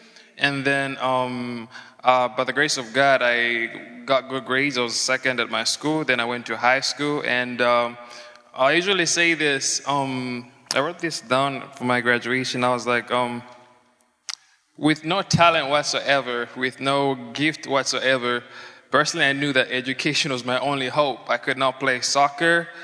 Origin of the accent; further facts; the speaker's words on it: Choma, Southern Province, Zambia; I'm from the Republic of Zambia as well, and here's my story. So I grew up in rural Zambia, the part known as Choma.